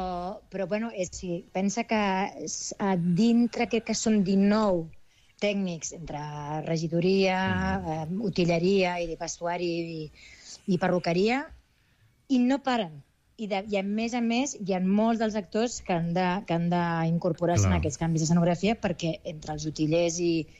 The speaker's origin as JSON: {"language": "Catalan", "town": "Argentona", "region": "Catalonia", "country": "Spain", "said": "Jo soc d'Argentona i tinc una amiga d'aquí"}